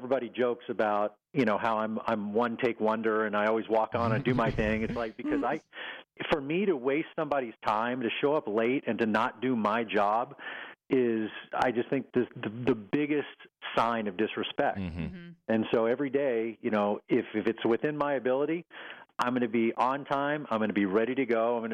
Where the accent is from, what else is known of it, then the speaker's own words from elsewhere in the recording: Texas, United States; my mom and dad and where I grew up in Texas.